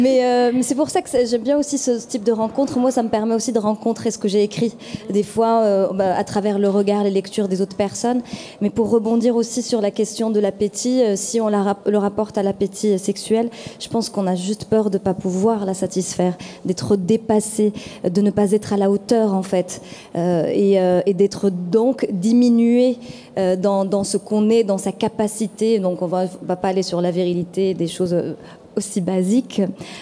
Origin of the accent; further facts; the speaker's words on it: Morocco; Moi, je suis originaire du Maroc, enfin, je suis marocaine.